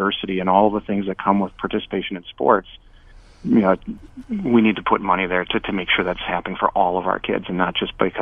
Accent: Lewiston, United States; I go back to when I was, growing up in Lewiston, and I think our fee for sports was like $10.

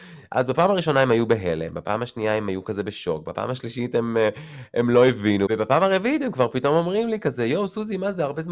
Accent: Tel Aviv, Tel Aviv District, Israel; גם עליי פעם הייתה סטיגמה שאני מדרום תל אביב, ואנחנו לא נצליח

